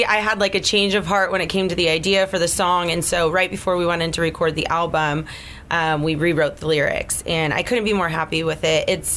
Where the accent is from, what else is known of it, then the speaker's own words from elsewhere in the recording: Sacramento, California, United States; And it's really funny because I'm from Sacramento, and we call Sacramento Sac.